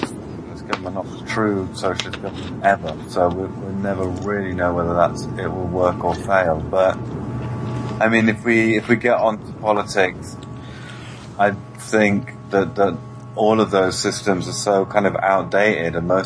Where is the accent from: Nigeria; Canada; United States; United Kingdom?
United Kingdom; Bristol, South West England; moved away as an adult; now in France; And I was born in Bristol and grew up in Bristol and now live in France.